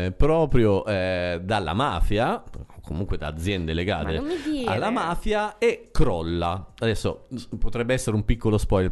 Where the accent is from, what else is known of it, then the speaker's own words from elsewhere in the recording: Sicily, Italy; ancora ferite aperte per noi che siamo siciliani, lo dico proprio in particolare